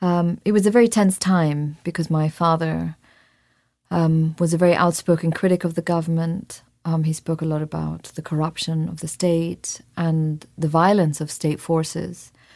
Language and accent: English; Syria; Growing up in Syria, no.